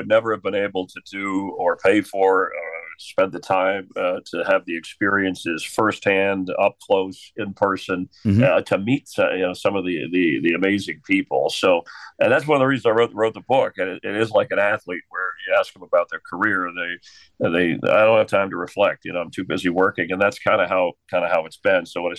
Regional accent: North Miami, Florida, United States; Yes, I grew up in the North Miami, Fort Lauderdale area.

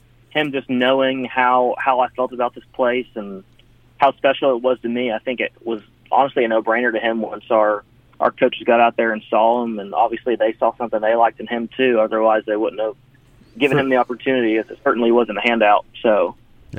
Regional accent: Houston, Texas, United States; this obviously I'm from Houston, and most of my family's from Houston, but I just kind of feel like this place is a home now

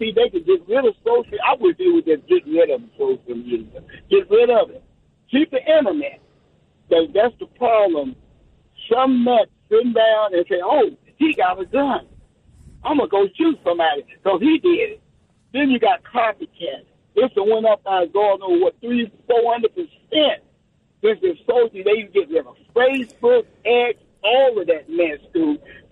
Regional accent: New Orleans, Louisiana, United States; now in Memphis, United States; because I'm living from New Orleans, man. You know, I went up to Memphis after Katrina. I come down every now and then.

